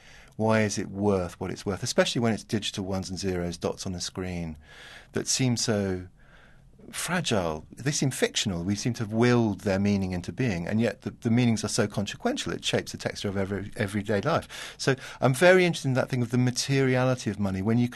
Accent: Hong Kong; now in London, United Kingdom; I grew up in Hong Kong, and London used to seem very grey.

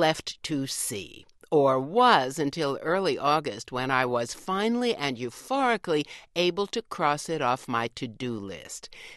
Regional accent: East, United States; as I found myself continually explaining in Wyoming, I'm from the East.

